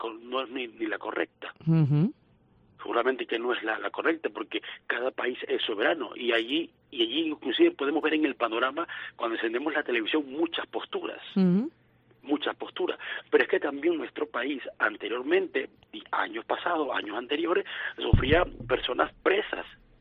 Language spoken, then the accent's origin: Spanish; Calabozo, Guárico, Venezuela; now in Caracas, Venezuela; Allá tengo mi familia en mi pueblo, en Calabozo, el estado Guárico.